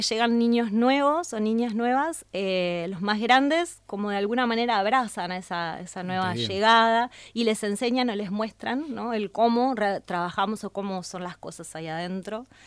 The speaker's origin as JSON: {"language": "Spanish", "town": "Paraná", "region": "Entre Ríos", "country": "Argentina", "also_born_or_lived": "Santa Rosa de Calchines", "said": "lo empecé en Paraná, porque yo soy de Paraná, luego cuando me fui a ir a Santa Rosa de Calchines lo continué allá"}